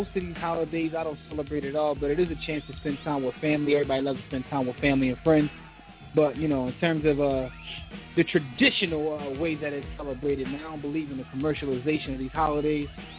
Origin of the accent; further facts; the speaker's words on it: United States; I take full advantage. I mean, I am an American, man.